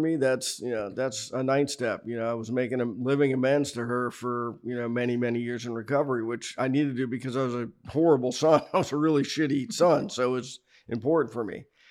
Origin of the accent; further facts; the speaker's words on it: Miramar, Florida, United States; Born and raised here in Florida, in Miramar. Born at Hollow Memorial Hospital, June 19, 1964. Grew up in a normal Irish family, six children, five boys, one girl.